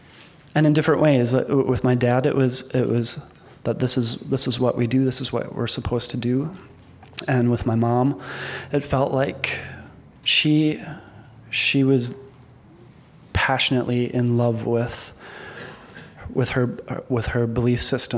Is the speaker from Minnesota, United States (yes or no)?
yes; Owatonna, Minnesota, United States; I don't think so. Actually, I think the thing that really resonated more was there's a place called Mineral Springs, and there's a myth there that the water that comes out of those rocks is magical water from the native people that lived there before.